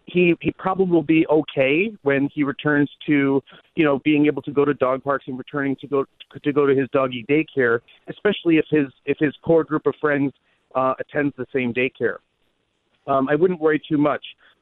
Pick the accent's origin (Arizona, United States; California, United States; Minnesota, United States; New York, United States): New York, United States; Manhattan; Manhattan is my hometown, and I had little tricks that I would use when I couldn't have a dog off leash somewhere.